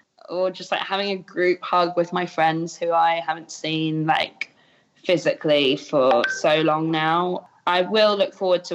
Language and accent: English; United Kingdom; Like I'm a Brit.